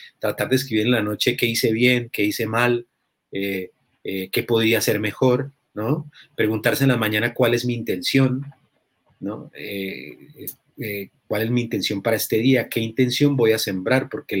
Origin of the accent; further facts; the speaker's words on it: Colombia; also born or lived in Spain / Mexico; yo, como muchos colombianos, tuvieron una educación afectiva y amorosa, tal vez, no todos, pero yo he vivido en España, he vivido en México